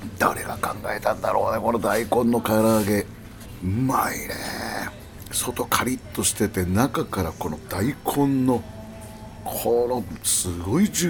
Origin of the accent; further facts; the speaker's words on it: Mojiko, Fukuoka, Japan; 僕のふるさとの門司港行きのプレートもあります。